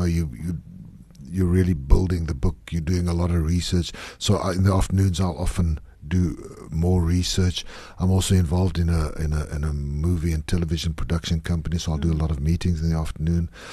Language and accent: English; Klerksdorp, North West, South Africa; I grew up in Klerksdorp in what is today the Northwest Province, in a mining town where there were no writers